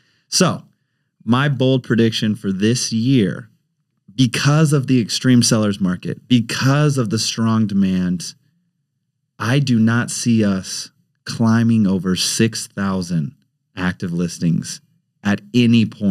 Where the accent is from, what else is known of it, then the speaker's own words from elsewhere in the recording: Washington, United States; Born and raised in Washington State.